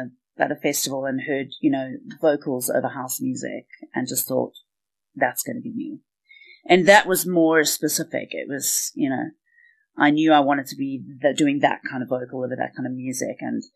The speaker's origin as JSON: {"language": "English", "town": "Pretoria", "region": "Gauteng", "country": "South Africa", "tie": "born or raised there", "said": "I grew up in Pretoria"}